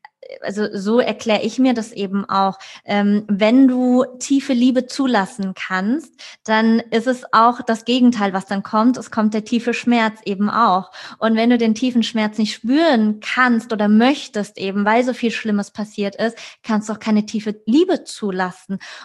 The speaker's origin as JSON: {"language": "German", "town": "Frankfurt", "region": "Hesse", "country": "Germany", "said": "ich komme aus Frankfurt, ja, Großstadt"}